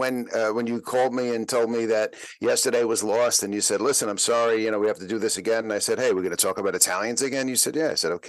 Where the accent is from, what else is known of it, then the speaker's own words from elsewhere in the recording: Bronx, New York, United States; I grew up in the Bronx in the 1960s and 70s.